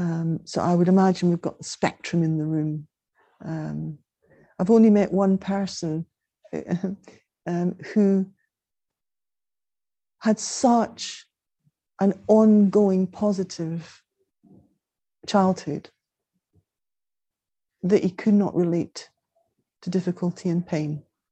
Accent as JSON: {"language": "English", "region": "Scotland", "country": "United Kingdom", "said": "I'm from Scotland"}